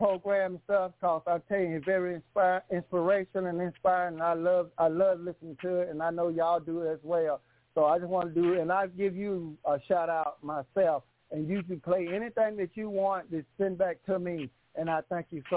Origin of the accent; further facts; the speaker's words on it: South Carolina, United States; I'm from South Kakalaki. Hello.